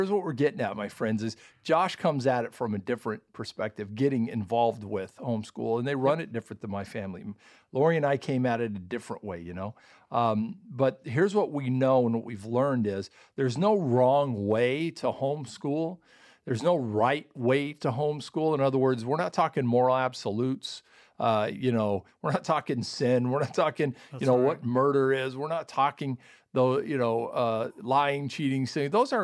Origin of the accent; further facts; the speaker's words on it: Canada; born there; My folks are from the States, but when I was before I was born, they moved to Canada, started a Christian school. I was born in Canada